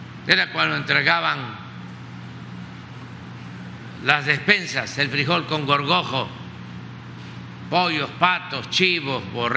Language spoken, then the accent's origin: Spanish; Chiapas, Mexico; estar aquí en Chiapas, pues que es mi tierra, porque ahora que termine mi mandato, en 4 meses, ya me vengo a vivir a Chiapas